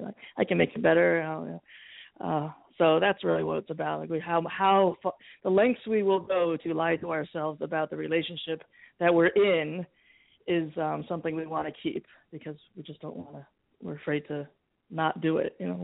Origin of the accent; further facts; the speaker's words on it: New Jersey, United States; also born or lived in New York; So I grew up in New Jersey, New York, with the Juilliard connection and all that.